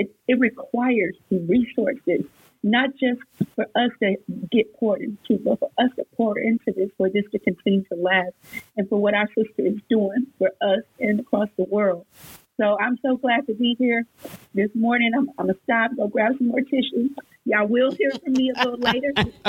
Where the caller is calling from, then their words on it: Houston, Texas, United States; I'm tapping in from Houston, Texas.